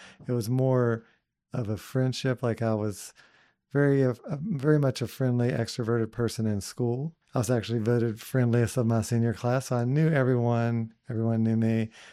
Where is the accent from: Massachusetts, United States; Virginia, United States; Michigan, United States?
Virginia, United States; Wytheville; I was born and grew up in a little town called Wytheville, Virginia.